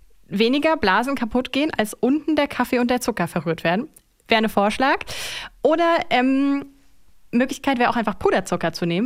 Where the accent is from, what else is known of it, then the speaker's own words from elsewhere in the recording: Garmisch-Partenkirchen, Bavaria, Germany; also ich bin aufgewachsen in Garmisch-Partenkirchen